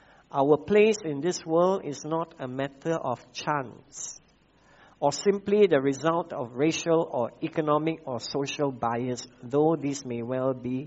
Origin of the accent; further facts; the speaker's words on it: Malaysia; Sometimes I wonder why I was born in Malaysia.